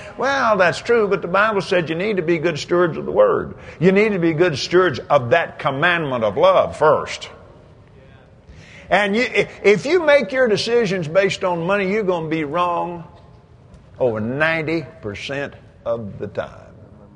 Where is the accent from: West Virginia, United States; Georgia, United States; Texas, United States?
Texas, United States; When I was a little kid growing up in that Sunday school there in my hometown out in West Texas, I hated that place.